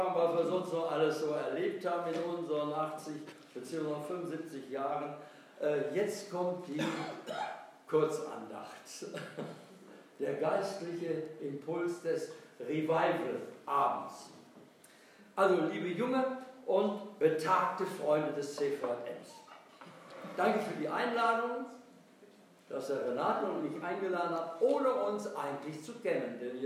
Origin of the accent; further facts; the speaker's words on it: Bavaria, Germany; Ich komme nämlich aus Franken